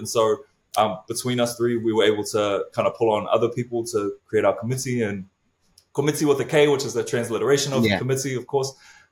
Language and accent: English; New Zealand; I come from Aotearoa, New Zealand. And so I've grown up in predominantly Pacifica spaces my whole life, right?